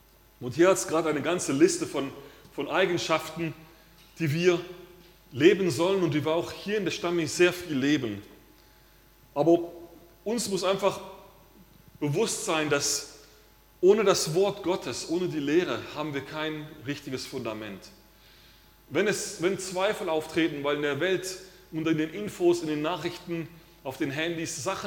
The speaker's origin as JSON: {"language": "German", "country": "Switzerland", "said": "Für diejenigen, die als Schweizer im Ausland gewohnt haben, ich glaube, das sind die, die am meisten den 1. August feiern. Zumindest war es bei uns so."}